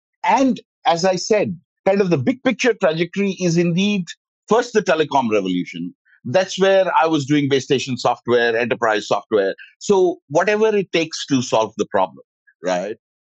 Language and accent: English; India; moved away as an adult; So after I graduated and when I came to this country from India, the telecom revolution was very much in swing.